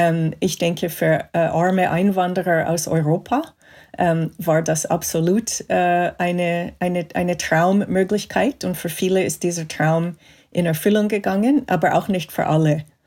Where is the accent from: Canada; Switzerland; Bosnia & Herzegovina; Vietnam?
Canada; Montreal, Quebec; ich bin in Kanada aufgewachsen, in Montreal. Wie die meisten Städte in Kanada ist das wie eine Fahrstunde von der amerikanischen Grenze entfernt.